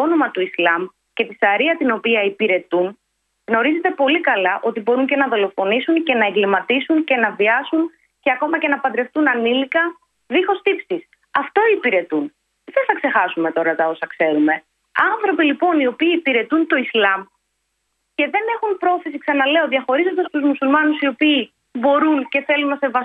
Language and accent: Greek; Macedonia, Greece; Και ως Ευρύτησα και ως Μακεδόνισσα έχω ιδιαίτερη ευαισθησία στο θέμα αυτό.